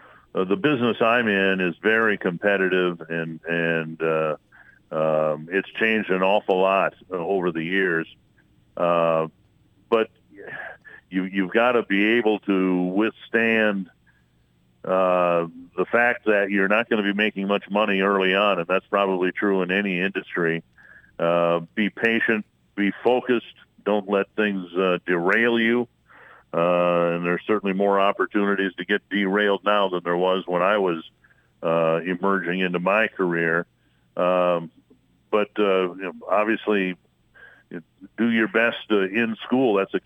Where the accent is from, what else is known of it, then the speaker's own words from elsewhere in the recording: Minnesota, United States; I'm a Minnesotan through and through, and certainly that includes the time I spent in Staples in high school in the early 70s.